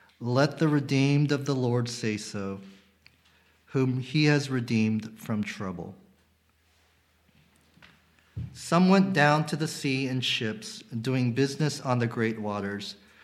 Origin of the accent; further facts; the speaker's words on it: West Coast, United States; I have slept through an earthquake growing up in the West Coast.